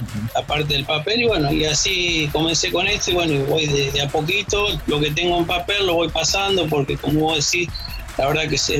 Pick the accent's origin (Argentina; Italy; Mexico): Argentina; Lincoln, Buenos Aires Province; yo soy de Lincoln, acá provincia de Buenos Aires. Soy profe de educación física jubilado, ya tengo 53 años.